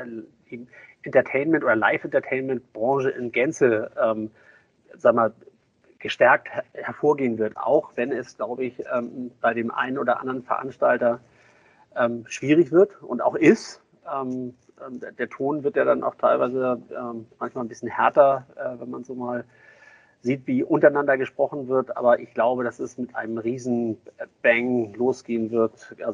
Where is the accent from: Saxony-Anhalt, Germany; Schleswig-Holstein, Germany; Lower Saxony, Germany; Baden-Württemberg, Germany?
Schleswig-Holstein, Germany; Kiel; Ich bin ja als Kieler ja über Jahrzehnte schon HSV-Fan